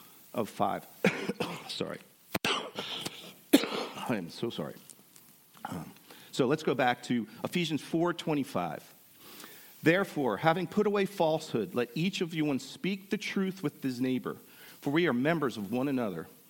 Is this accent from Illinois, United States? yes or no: no; New Jersey, United States; And growing up in New Jersey, of course, taking over a family business could be quite lucrative